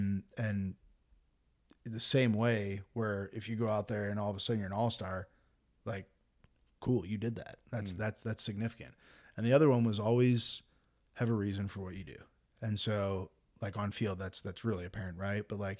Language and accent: English; St. Louis, Missouri, United States; And obviously growing up in St. Louis, like people, like he was kind of a lightning rod, man.